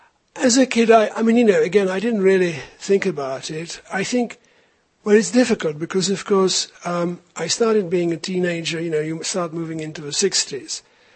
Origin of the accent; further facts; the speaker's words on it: Prague, Czechia; also born or lived in London, United Kingdom; So Mum left, and I was born in London, where I spent the first 6 months, I think. And then we came to Prague, and we lived in the family villa in Bubenec till 1950